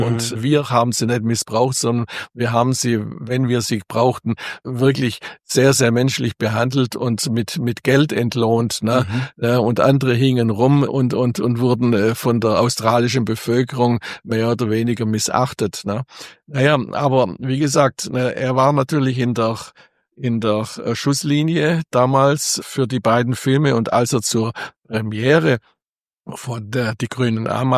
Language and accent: German; Biberach, Baden-Württemberg, Germany; bin ich ja in Biberach groß geworden, als ich 1972 aus dem Studium zurückkam und die Kinos von meinen Eltern weiterführte